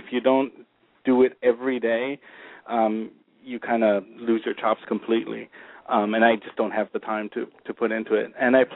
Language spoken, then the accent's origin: English; Munich, Bavaria, Germany; also born or lived in Cologne; It was a music-focused high school in Munich where I grew up in Germany